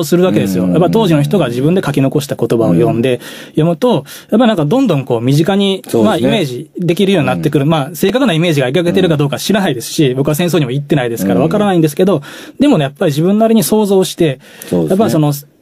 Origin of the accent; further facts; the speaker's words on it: Osaka, Japan; 僕大阪出身なんですけど、反戦平和教育ものすごい盛んなんですよ